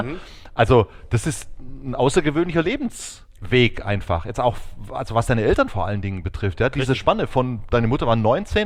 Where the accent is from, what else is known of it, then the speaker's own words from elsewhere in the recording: Aachen, North Rhine-Westphalia, Germany; also born or lived in Düren; Ich bin tatsächlich geboren in Düren und bin aber aufgewachsen in Aachen. Das heißt, meine Eltern stammen aus der Eifel, aus der tiefsten Eifel.